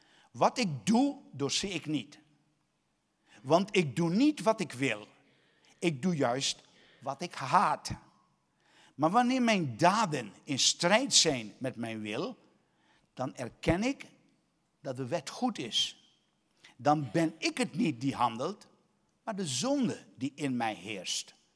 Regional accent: Suriname; born there; als ik in Suriname ben, dan heb ik de goede gewoonte om altijd even een momentje te zijn op de plek waar ik geboren ben.

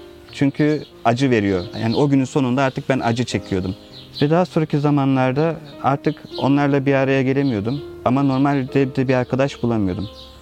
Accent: Istanbul, Turkey; also born or lived in Izmir; 1979 yılında İzmir'de doğdum ama İstanbul'da büyüdüm.

